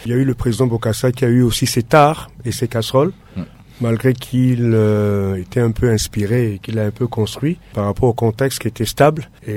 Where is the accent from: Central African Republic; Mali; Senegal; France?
Central African Republic; je pense, en tant que centrafricain.